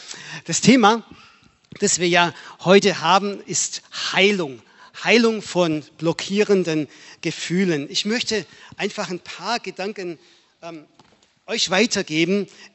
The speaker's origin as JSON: {"language": "German", "town": "Aidlingen", "region": "Baden-Württemberg", "country": "Germany", "tie": "born or raised there", "said": "Ich selber bin groß geworden hier im Stuttgarter Raum Eidlingen, Pietismus."}